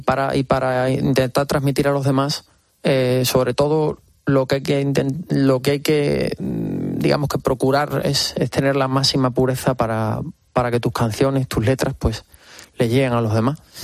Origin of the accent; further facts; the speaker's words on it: Extremadura, Spain; Mi tierra es mi raíz, es la esencia de lo que soy. Huelo a encina, a bellotas, a campo, Extremadura, ¿no? Donde yo realmente me gusta estar. Yo soy una persona muy, muy de campo. Estoy aquí en la urbe, ¿no? La gran urbe